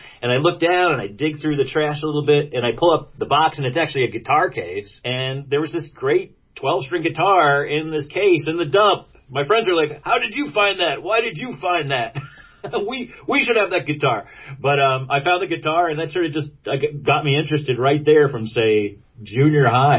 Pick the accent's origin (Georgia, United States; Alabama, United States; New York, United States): New York, United States; Poughkeepsie; I grew up in Poughkeepsie and I grew up near this dump